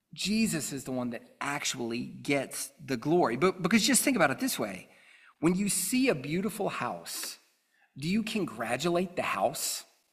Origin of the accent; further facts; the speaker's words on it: the South, United States; as a Southerner who grew up in the South and then left and went to New England and then came back, there's things that stand out about Southern culture, right?